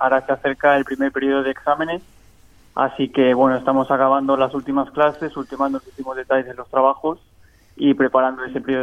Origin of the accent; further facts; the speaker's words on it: Spain; aquí en mi universidad en concreto somos muchos españoles, quizá casi de la nacionalidad que más somos